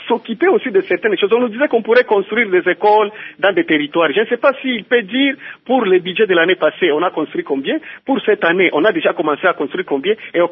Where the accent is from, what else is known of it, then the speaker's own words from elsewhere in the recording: Kisangani, Tshopo, DR Congo; quand on part dans des hôpitaux ici chez nous à Kisangani et ailleurs